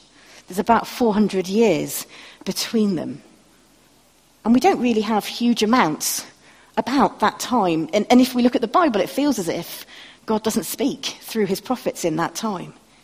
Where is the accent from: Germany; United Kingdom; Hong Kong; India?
United Kingdom; I am British.